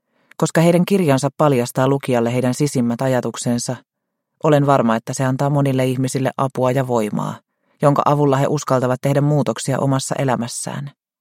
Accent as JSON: {"language": "Finnish", "town": "Ludvika", "region": "Dalarna County", "country": "Sweden", "tie": "born there", "said": "Olen syntynyt Ludvikassa vuonna 1961. Olin lapsena hyvin ujo"}